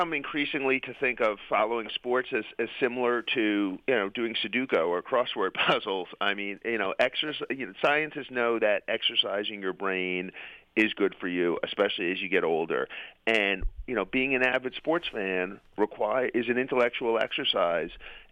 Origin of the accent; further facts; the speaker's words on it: New York, United States; You know, I grew up in New York